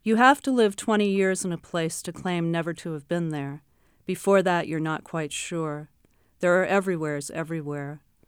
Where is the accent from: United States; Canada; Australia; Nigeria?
United States; Manhattan, New York; As I discuss in the book, I grew up in Manhattan, so that's a very different kind of experience.